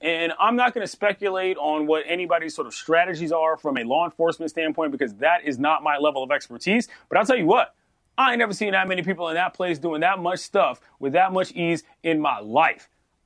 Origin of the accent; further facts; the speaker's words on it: Washington, District of Columbia, United States; Never mind the capital of the United States of America, most powerful city in the world, my hometown.